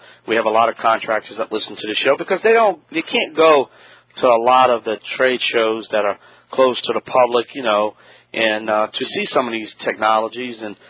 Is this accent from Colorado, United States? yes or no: no; Louisiana, United States; I know I'm Cajun. I'm probably murdering your name.